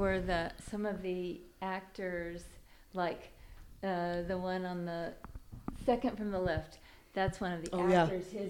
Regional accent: Texas, United States; But I grew up in South Texas, right on the Rio Grande River on the border of Mexico.

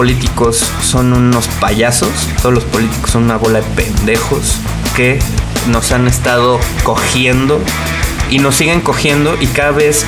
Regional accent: Mexico; como seres humanos y como mexicanos en este momento tan complicado que estamos viviendo

